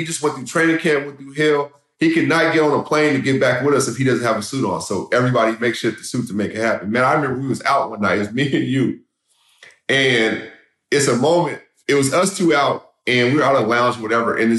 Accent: Seattle, Washington, United States; Like, no, I'm from Seattle.

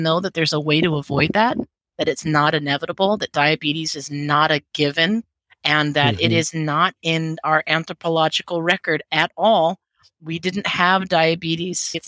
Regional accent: Hawaii, United States; As a Hawaiian, I dance hula. I danced hula when I was in Seattle too.

